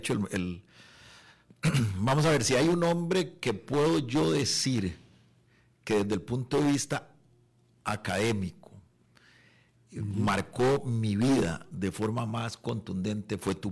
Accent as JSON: {"language": "Spanish", "region": "San José", "country": "Costa Rica", "tie": "born or raised there", "lives_now": "Heredia, Costa Rica", "said": "Nosotros somos heredianos, papá es de origen herediano, ¿verdad? Yo me crié me crié en San José, pero ya volví después, con los años volví a Heredia, a mis raíces. Ahora actualmente vivo nuevamente en Heredia"}